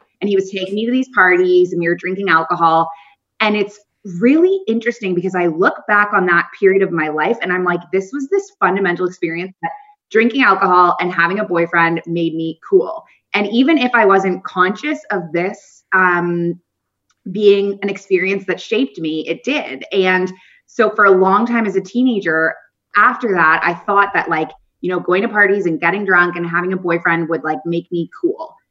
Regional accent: Canada; moved away as an adult; also born or lived in Kuwait / United Arab Emirates; I was born in Canada, raised in Canada until I was 23. And then I moved to the Middle East, originally to Kuwait, tiny country between Saudi Arabia and Iraq. And I was there for 2 years. And then I moved to Abu Dhabi.

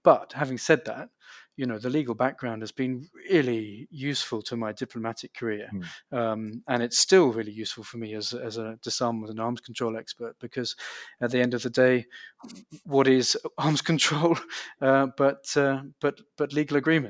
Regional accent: Canterbury, South East England, United Kingdom; also born or lived in London; I was born in London. And lived there till I was six, and then we moved to the beautiful city of Canterbury in the southeast of England, where I went to school until the age of 18.

